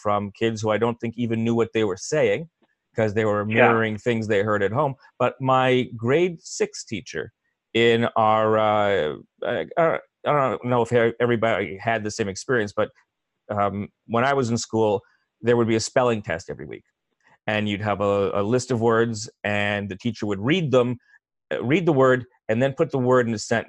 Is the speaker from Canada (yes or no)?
yes; Canada; born there; And that was very clear to me that we Canadians meant I'm not a Canadian. You know, I'm born here. My parents are born here, but I was a guest.